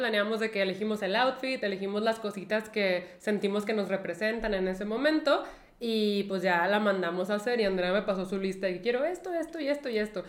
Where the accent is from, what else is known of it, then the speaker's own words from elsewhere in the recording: Mexico; Puse las banderitas de México, porque México, soy de México.